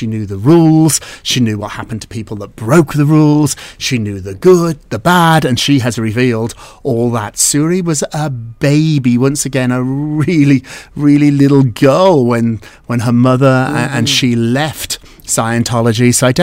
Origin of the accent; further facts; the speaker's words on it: United Kingdom; I probably specialise in royals, being British.